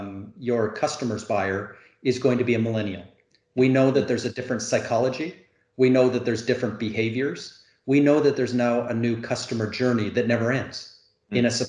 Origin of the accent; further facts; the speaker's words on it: Canada; as a Canadian